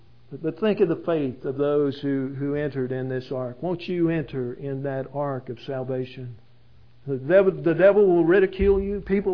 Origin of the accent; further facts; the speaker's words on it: Illinois, United States; when I grew up in Illinois, we used to live in a river valley, and in that river valley there were bluffs.